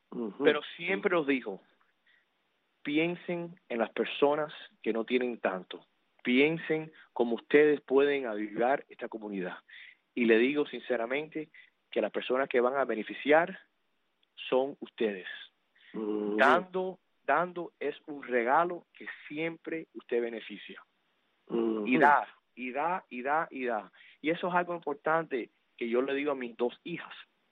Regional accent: United States; born there; Yo soy un americano, and I'm very proud to be American, nacido en este país, pero nunca me voy a olvidar y tengo mucho orgullo de ser cubano-americano.

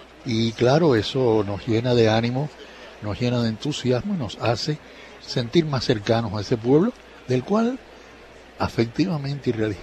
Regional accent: Torrientes, Matanzas, Cuba; mi pueblo de origen, Torrientes, Matanzas

